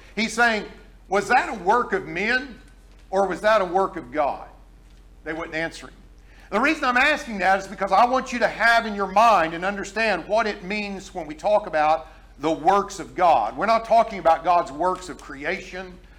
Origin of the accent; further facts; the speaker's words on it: Oklahoma, United States; You know, I'm from Oklahoma, you know.